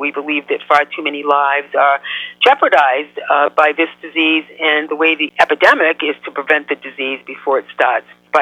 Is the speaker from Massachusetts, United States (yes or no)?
yes; Hyannis, Massachusetts, United States; they were having a gathering in my hometown here on Cape Cod in Hyannis